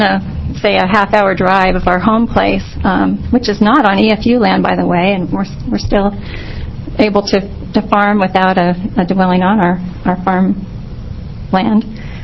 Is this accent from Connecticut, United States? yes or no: no; Oregon, United States; I'm from Washington County.